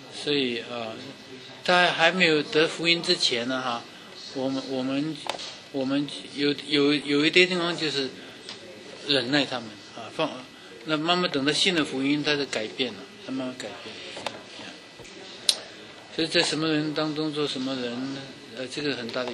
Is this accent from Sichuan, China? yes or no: no; Guangdong, China; now in United States; 啊，我们是广东人，那早期的移民都是广东人